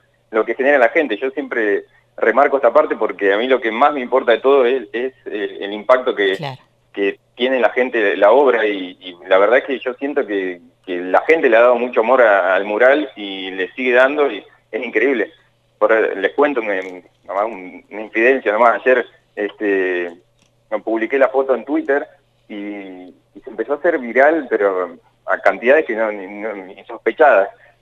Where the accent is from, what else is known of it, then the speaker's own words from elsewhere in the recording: La Pampa, Argentina; now in Catamarca, Argentina; Sí, yo soy de La Pampa, pero vivo acá ya hace 3 años aproximadamente.